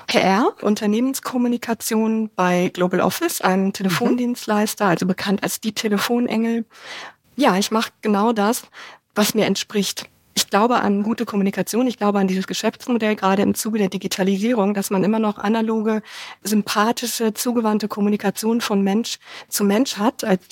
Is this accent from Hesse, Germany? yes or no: no; Bonn, North Rhine-Westphalia, Germany; ich bin eigentlich Bonnerin, das heißt sehr weit nördlich und 58 Jahre alt, vor circa 20 Jahren in Richtung Westerwald gezogen, inzwischen auf dem Land.